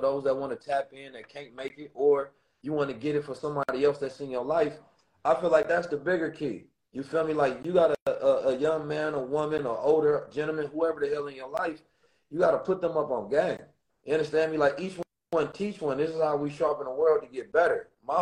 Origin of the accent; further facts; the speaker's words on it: Oakland, California, United States; growing up in Oakland, it definitely encoded me and ingrained me with the experiences, the knowledge, the wisdom, and the understanding of who I am